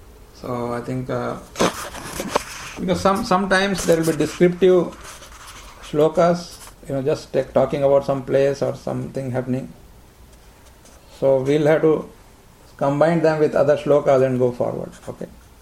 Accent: India; now in United States; We come from India to America, it's just maybe 15,000 miles.

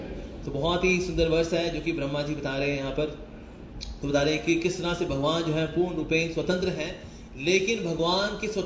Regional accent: Lucknow, Uttar Pradesh, India; born there; मैंने कहा लखनऊ में किसी हॉस्पिटल में हुआ होगा ना। मैंने कहा हाँ, विवेकानंद क्लिनिक था, वहां हुआ था।

